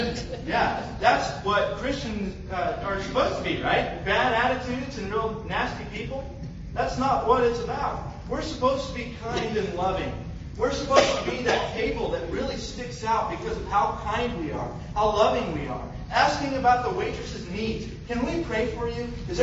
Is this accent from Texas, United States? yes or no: yes; Texas, United States; I know I'm from Texas, don't shoot me.